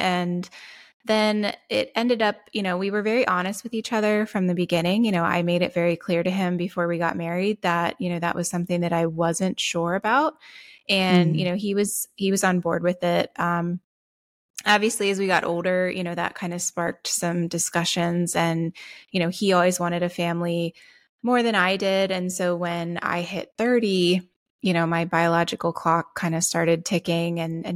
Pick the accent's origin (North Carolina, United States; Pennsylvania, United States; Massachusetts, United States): Pennsylvania, United States; So I'm originally from Lancaster County. But after I graduated, I moved down here and, you know, 16 years later, here we are.